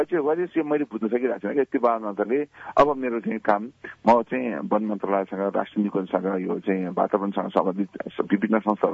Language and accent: Nepali; Khumbu, Koshi Province, Nepal; अहिले कुम्बुमा जति ठुलो जङ्गल छ तीमध्ये मेरो पनि रोप हुन्छ, हामीले रोप्यौँ